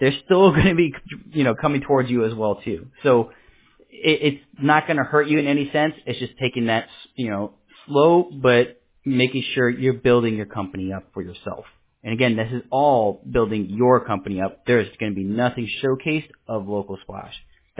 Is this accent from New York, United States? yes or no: yes; New York City, New York, United States; born there; also born or lived in California / Florida / Pennsylvania / Alabama; and then I was born in the Bronx, New York, moved over to California, went to Florida, came to Pennsylvania, came to Alabama, man. I've been everywhere now, you know.